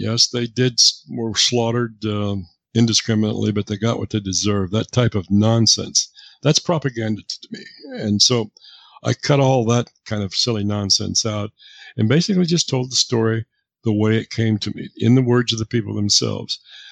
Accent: the West, United States; I was raised in the West, so I just by osmosis came in contact with it

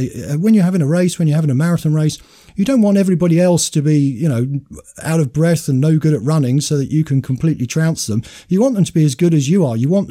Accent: United Kingdom; We should be saying, we're white people, we're British, we rise to the challenge, we can beat this

